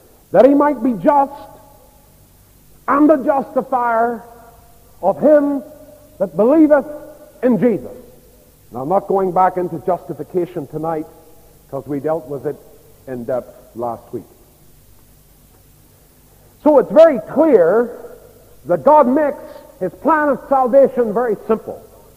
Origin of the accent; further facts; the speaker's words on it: Northern Ireland, United Kingdom; born there; I was born in County Down, and I think it's a nice county.